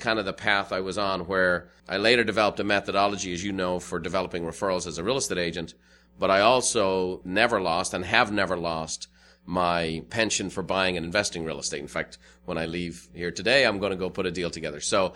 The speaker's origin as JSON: {"language": "English", "town": "Dublin", "region": "Leinster", "country": "Ireland", "tie": "born or raised there", "moved": "as an adult", "lives_now": "United States", "said": "Well, I born and raised in Dublin, Ireland. I came to America in 1986 on a vacation."}